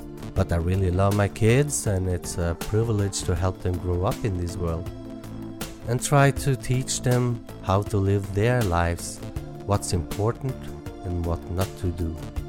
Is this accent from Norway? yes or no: yes; Norway; English is a second language; what a strange accent he has, it's because I'm from Norway, I live in Norway, and probably will stay here as long as I live.